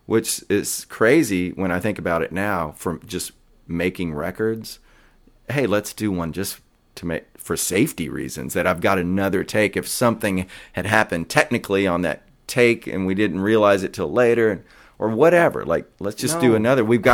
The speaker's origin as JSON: {"language": "English", "town": "Denton", "region": "Texas", "country": "United States", "tie": "born or raised there", "said": "when I was a kid growing up in Denton for... whatever reason, and I was a … fan, as a kid."}